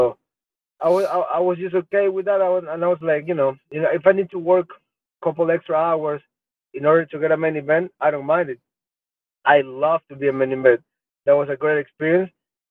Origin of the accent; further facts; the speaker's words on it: Ecuador; First main event, I'm from Ecuador, all the cameras, US media, South American media, and Ecuador media, cameras all day.